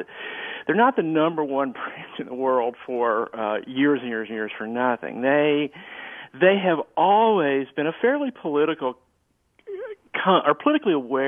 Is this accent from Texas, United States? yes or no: yes; Texas, United States; yeah, I grew up in Texas, and the if you said I want a Coke, it could mean a Pepsi, it could mean anything.